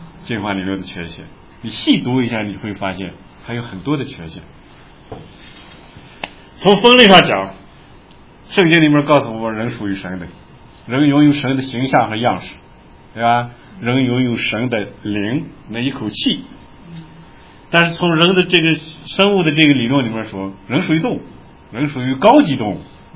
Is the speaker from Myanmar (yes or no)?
no; China; 这个我们都中国人都清楚，